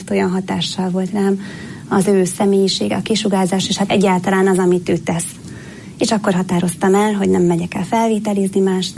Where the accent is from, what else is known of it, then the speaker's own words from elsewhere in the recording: Budapest, Hungary; én a 16. kerületben Rákoszent Mihályon nőttem föl Budapesten